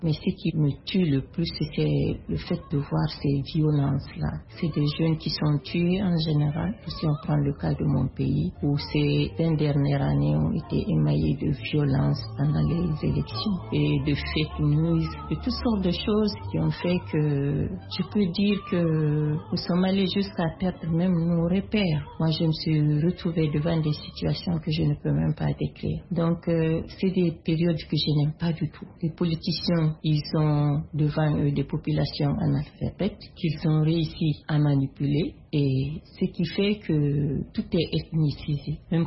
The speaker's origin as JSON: {"language": "French", "country": "Guinea", "said": "je suis de la République de Guinée."}